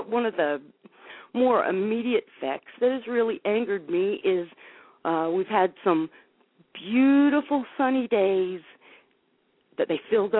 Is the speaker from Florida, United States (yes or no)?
yes; Homestead, Florida, United States; I grew up in Homestead, Florida, and I love watching clouds, so I know what clouds look like